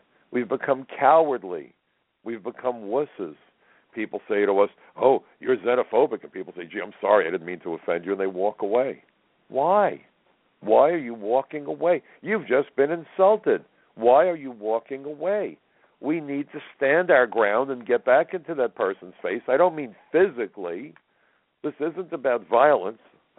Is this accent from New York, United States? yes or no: yes; Brooklyn, New York, United States; And I'm a kid from Brooklyn. And in Brooklyn, when someone threw a punch at me, I was expected to return the favor.